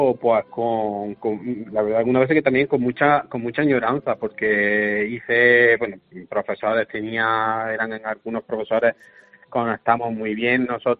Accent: Andújar, Andalusia, Spain; aquí en mi pueblo, en Andújar

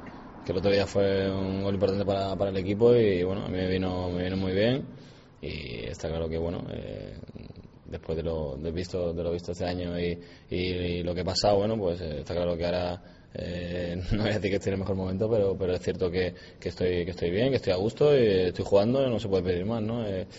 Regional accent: Málaga, Andalusia, Spain; soy de Málaga

